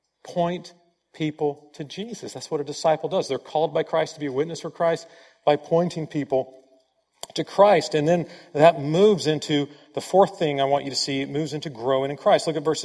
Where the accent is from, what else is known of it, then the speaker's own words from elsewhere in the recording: Denver, Colorado, United States; also born or lived in Sacramento; I came from Denver, and we had a section called Commerce City, and the only commerce that went on was illegal commerce.